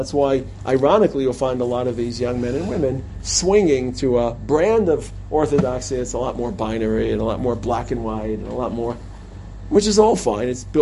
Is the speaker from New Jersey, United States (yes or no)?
yes; Teaneck, New Jersey, United States; also born or lived in Queens, New York; I grew up in Teaneck. I grew up in Queens.